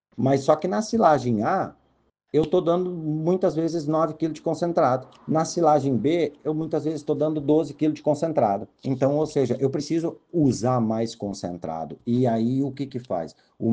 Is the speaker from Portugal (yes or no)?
no; Brazil; nós como brasileiros e como seres humanos, nós temos a facilidade de esquecer o que a gente fez no ano passado